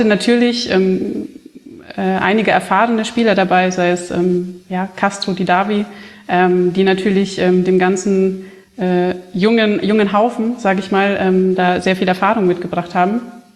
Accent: Bavaria, Germany; Also ich komme ja nicht aus der Gegend. Also ich bin ja hier in Bayern aufgewachsen

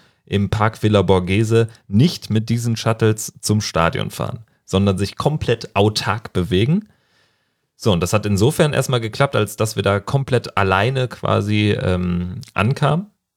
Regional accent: Germany; born there; habe ich dann Deutschland als Geburtsland, als mein Geburtsland nicht eingeben können

